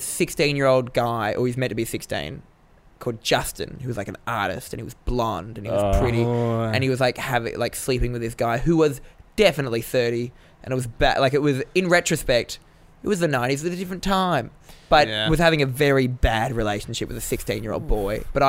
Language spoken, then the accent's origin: English; Australia; I grew up in Australia.